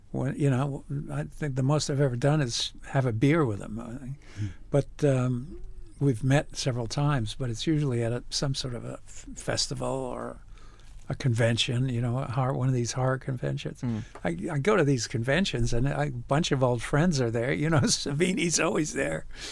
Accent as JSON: {"language": "English", "town": "New York City", "region": "New York", "country": "United States", "tie": "born or raised there", "said": "So I grew up in the Bronx, and I was a Latino. My dad was from Cuba."}